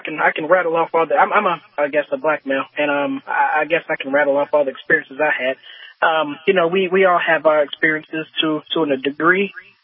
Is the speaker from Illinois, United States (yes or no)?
yes; Chicago, Illinois, United States; now in US South; I am from Chicago, and it's a completely different thing up there.